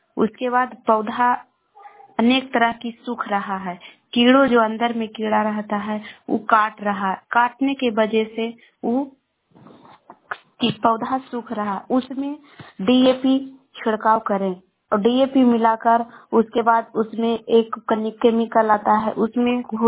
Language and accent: Hindi; Bihar, India; मैं गोवा से त्रिपुरा से बोल रही हूँ, पटना जिला के रहने वाली हूँ।